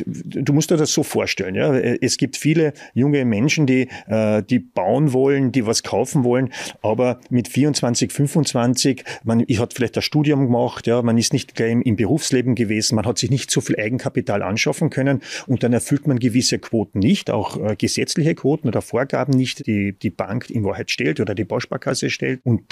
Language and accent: German; Carinthia, Austria; accent: Carinthian; ich komme ja aus Kärnten, das hört man wahrscheinlich vom Dialekt, ist es unverkennbar.